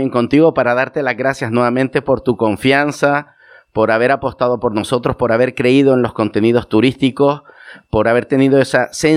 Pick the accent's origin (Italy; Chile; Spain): Spain; Canary Islands; accent: Canarian; yo soy de las Islas Canarias, de España, y de ahí este acento que escuchan cada semana.